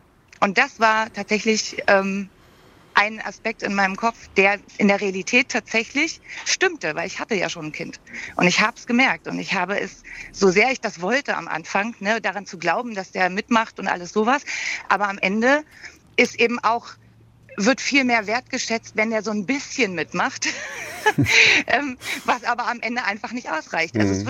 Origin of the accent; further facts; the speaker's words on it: East Germany, Germany; ich bin aus der DDR, also ich bin in der DDR geboren.